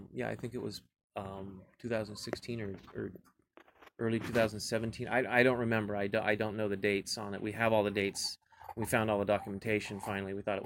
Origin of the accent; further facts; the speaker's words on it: Orange, California, United States; born there; I was born in Orange, California.